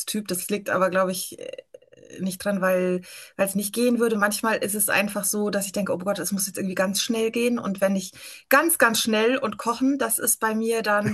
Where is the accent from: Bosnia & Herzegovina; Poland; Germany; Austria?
Germany; Marburg, Hesse; Ich bin 37 Jahre alt, komme aus Marburg und ja, habe dort studiert, bin dort geblieben